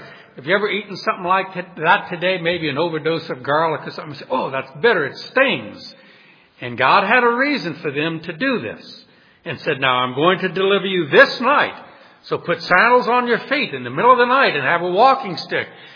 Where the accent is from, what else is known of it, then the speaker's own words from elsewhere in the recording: New Orleans, Louisiana, United States; For example, I'm from New Orleans. You go there at Mardi Gras, it's going to be teeming with tourists